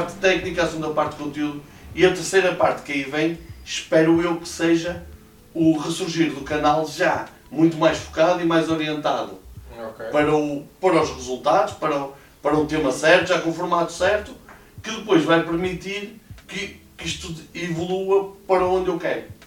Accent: Portugal; E depois eu, como bom português que sou, encostei-me à sombra

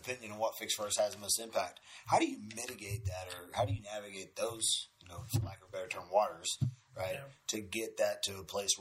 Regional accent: Pearland, Texas, United States; I tell people all the time, I'm from Pearland.

